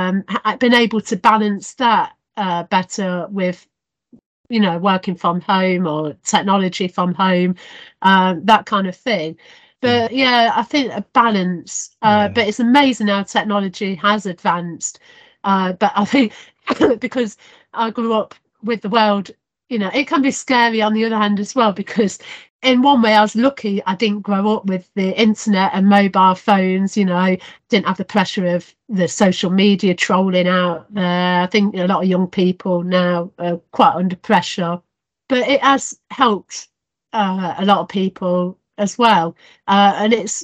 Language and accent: English; Leicester, East Midlands, United Kingdom; I grew up in Beaumont Lees area in Leicester, a different area again